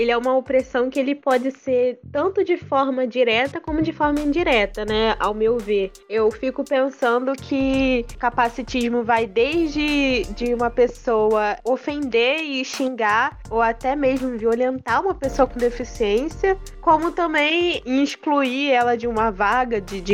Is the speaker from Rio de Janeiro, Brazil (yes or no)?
yes; Rio de Janeiro, Brazil; eu sou carioca, moro aqui no Rio de Janeiro, tenho 24 anos, canceriana, super canceriana, sou estudante de psicologia da Universidade Estadual do Rio de Janeiro, a UERJ.